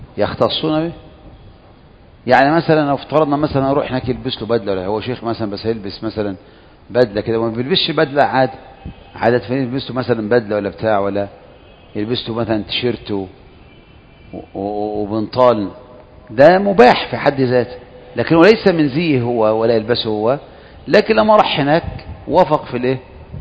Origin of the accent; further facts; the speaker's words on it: Egypt; احنا بالذات احنا كمصريين نتشكل حيث مذهب